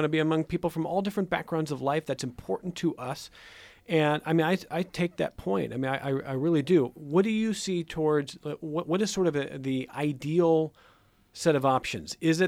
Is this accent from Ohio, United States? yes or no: yes; Cleveland, Ohio, United States; I'm originally from Cleveland. I certainly know growing up there, you know, there's certain suburbs and communities where, this is, sort of the gay community.